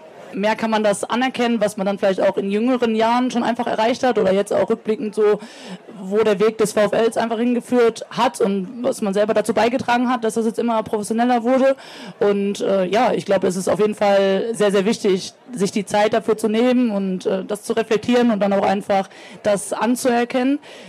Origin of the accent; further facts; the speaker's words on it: Bochum, North Rhine-Westphalia, Germany; Ja, also ich bin in Bochum aufgewachsen, bin immer noch Fan, war selber früher im Stadion als kleines Kind